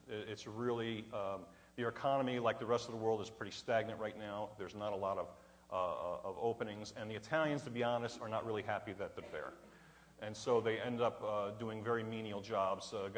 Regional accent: New York, United States; I'm from New York, so you need to listen fast, okay?

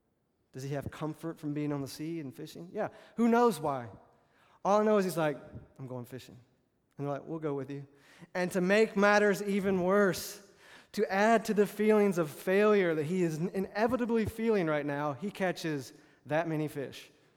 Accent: Alabama, United States; Now, I grew up on the Gulf Coast. I grew up on the Mobile Bay.

